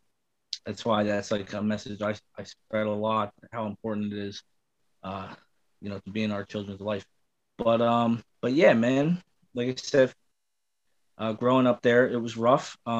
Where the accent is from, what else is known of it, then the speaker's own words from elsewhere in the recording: Allentown, Pennsylvania, United States; also born or lived in Bethlehem; No, I'm born and raised in Lehigh Valley. Really, I grew up in Allentown on Fifth and Liberty, although I was born in Bethlehem.